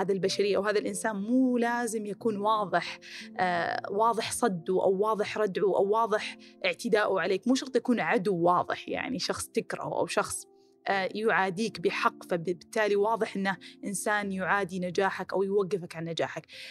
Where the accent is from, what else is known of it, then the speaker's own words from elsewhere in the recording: Khobar, Eastern Province, Saudi Arabia; استديو جديد ومكان جديد في مدينتي مجددا الخبر هذه المرة، طبعا قريبة من الدمام هم كلهم سوا